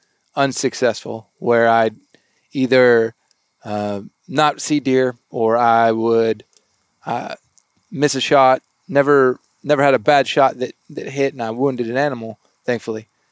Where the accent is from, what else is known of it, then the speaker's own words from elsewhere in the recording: Texas, United States; I grew up in South Texas in the duck blinds.